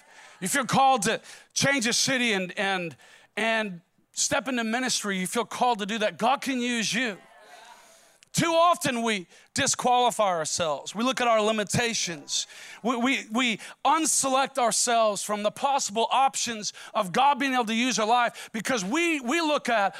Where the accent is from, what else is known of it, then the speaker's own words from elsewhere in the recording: Minnesota, United States; I'm from Minnesota. I don't come from a bunch of money or some specific family line.